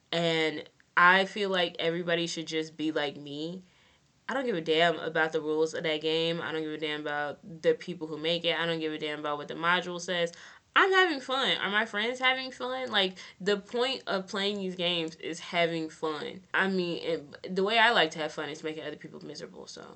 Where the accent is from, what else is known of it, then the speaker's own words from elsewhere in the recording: Texas, United States; I did, but that's because, like, I'm from Texas. We get rowdy.